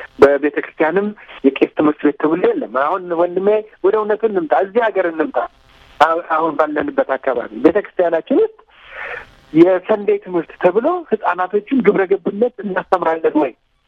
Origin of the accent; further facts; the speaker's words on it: Addis Ababa, Ethiopia; እኛ ያደግነው እኔ አንተ ያደግነው መርካቶ፣ ፒያሳ፣ ወደ እኔ ባላገር ሀረር ልደግ ህብረተሰቡ ነው የሚያሳድገን።